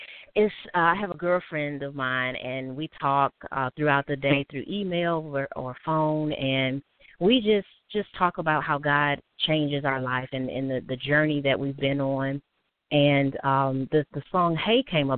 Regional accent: Detroit, Michigan, United States; now in Birmingham, United States; I go by the name of … since high school, and I'm originally from Detroit, but I live in Birmingham, Alabama

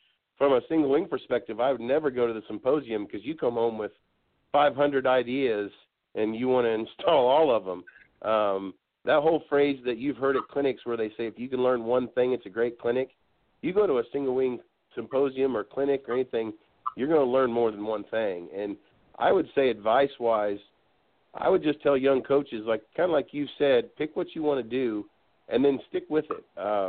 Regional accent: Kansas, United States; And I'm originally from Kansas, and a job opened up in a small school out here in southeast Kansas

